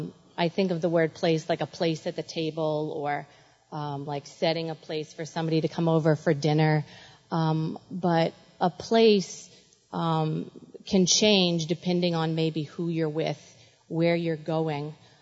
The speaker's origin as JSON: {"language": "English", "region": "Tennessee", "country": "United States", "said": "So I'm from Tennessee."}